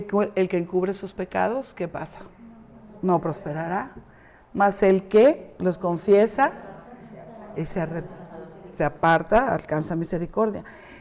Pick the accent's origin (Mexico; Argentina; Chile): Mexico; Mexico City; now in United States; yo no me quería salir de mi país. Yo amo México, hasta la fecha, obviamente, pero ya soy gringa